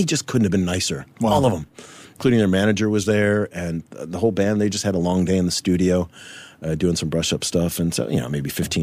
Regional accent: Chicago, Illinois, United States; I had a friend of mine came out to visit from Chicago, my hometown

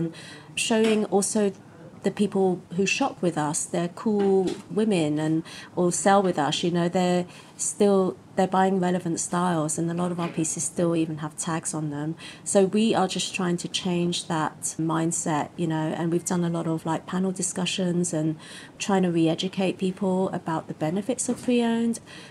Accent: London, United Kingdom; now in Hong Kong; I come from London

